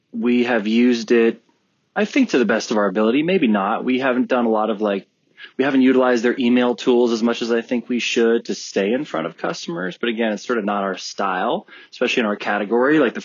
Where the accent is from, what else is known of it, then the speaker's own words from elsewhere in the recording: Los Angeles, California, United States; I grew up in Los Angeles too.